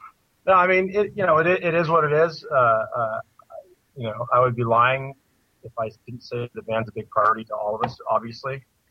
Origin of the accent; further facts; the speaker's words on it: Germany; we grew up in Germany. My dad was an officer in the army. My mom was German